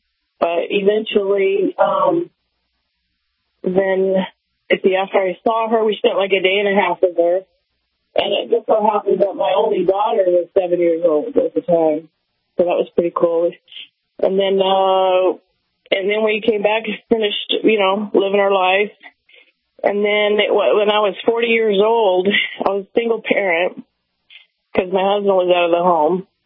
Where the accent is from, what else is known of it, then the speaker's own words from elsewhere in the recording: Kentucky, United States; also born or lived in Nevada, United States / Idaho, United States; so I was born in Nevada. I was partly raised in Kentucky and in the mountains of Idaho.